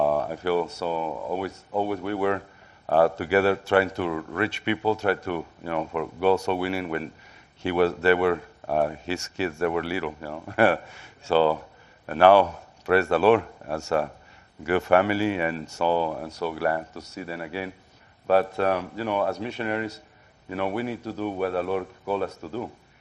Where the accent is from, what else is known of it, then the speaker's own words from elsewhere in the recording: Mexico; English is a second language; now in United States; I'm from Mexico, but I am legal, okay?